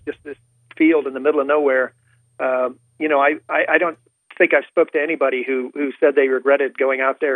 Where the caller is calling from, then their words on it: California, United States; I'm in Southern California.